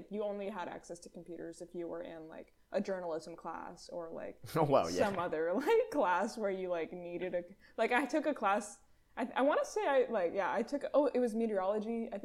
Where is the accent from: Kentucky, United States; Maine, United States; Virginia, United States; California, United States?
California, United States; Sacramento; I mean, I grew up near Sacramento in California. It was pretty boring.